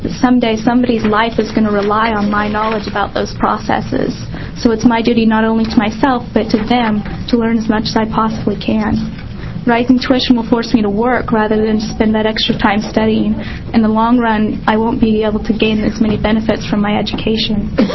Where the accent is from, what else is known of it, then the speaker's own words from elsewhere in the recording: Prairie City, Oregon, United States; I'm a nursing student at the OHSU School of Nursing in LeGrand. I grew up in Prairie City, Oregon, which is located in Grant County.